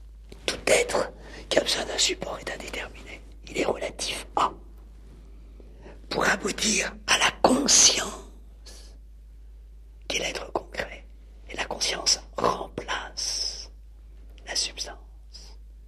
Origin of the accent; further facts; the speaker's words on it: France; Parce que Hamelin, pour nous, hein, en tant que Français